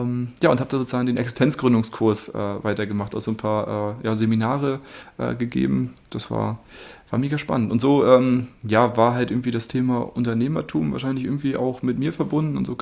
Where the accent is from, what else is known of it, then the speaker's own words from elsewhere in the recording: Neubrandenburg, Mecklenburg-Vorpommern, Germany; wir kommen beide aus Neubrandenburg und kannten uns aber tatsächlich in Neubrandenburg nicht